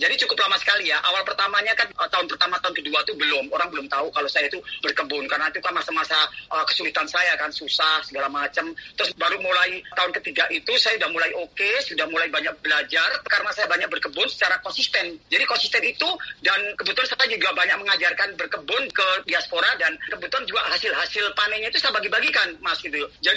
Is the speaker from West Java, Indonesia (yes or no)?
yes; Depok, West Java, Indonesia; moved away as an adult; also born or lived in Magelang; now in United States; Saya itu aslinya dari Magelang, dari desa Mendak Banyuwangi, Bandungan, Cacaban, Magelang. Dan saya besarnya itu di Depok, Jawa Barat. Dan setelah besar dan merantau di Amerika sampai sekarang gitu loh.